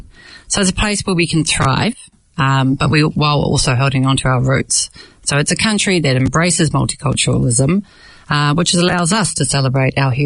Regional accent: Oratia, Auckland, New Zealand; So I was born here, as were my parents, but we were raised Delhi. You know, we grew up in Oratia with millions of cousins, and we came to the club weekly where we met other Delhi kids.

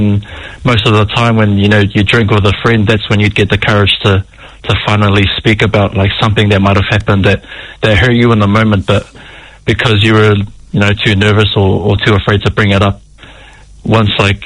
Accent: Blenheim, Marlborough, New Zealand; I grew up in Waiharakeke, Blenheim, down South Island

